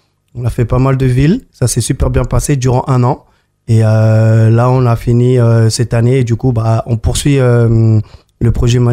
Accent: Dondou, Matam, Senegal; Dondou. Vers Matam.

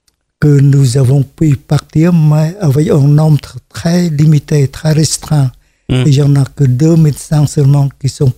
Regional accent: Kossutin, Kampong Cham, Cambodia; la première fois en 2000, l'année 2000, pour donner les soins dans mon village natal à Kossutin, dans la province de Kampong Cham, qui est située à 126 km de la capitale.

